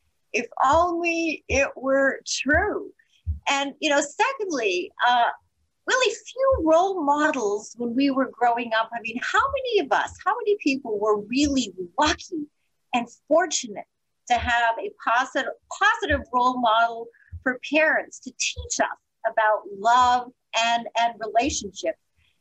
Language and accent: English; Canada; I am Canadian.